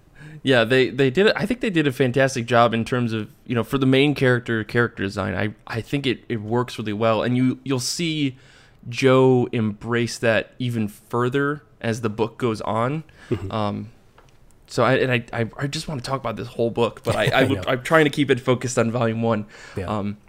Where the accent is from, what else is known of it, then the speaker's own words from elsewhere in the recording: United Kingdom; now in France; I'm also British in France.